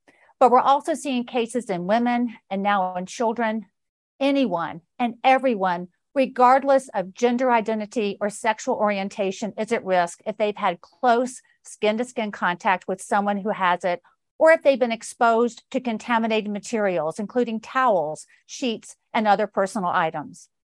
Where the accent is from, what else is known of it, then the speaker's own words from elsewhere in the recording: Georgia, United States; Florida, my home state of Georgia, and also Texas.